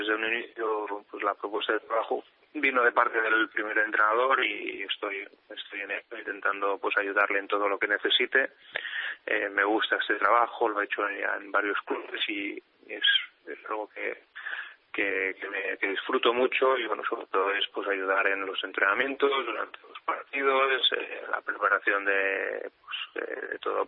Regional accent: Barcelona, Catalonia, Spain; en Barcelona, pues de donde soy

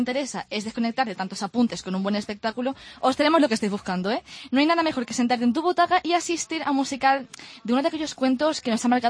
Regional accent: Estepona, Andalusia, Spain; el sábado 28 de enero en Estepona, mi pueblo, fíjate.

